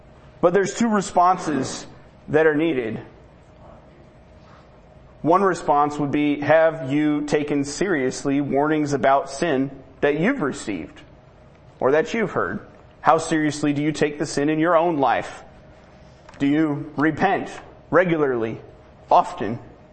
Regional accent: Pacific, Washington, United States; I'm responsible to go tell Pacific and greater King County, since it's my hometown and the area around it.

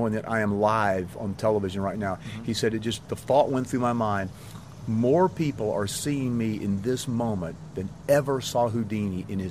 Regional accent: Kentucky, United States; You know, he jokes about Kentucky, and I'm from Kentucky

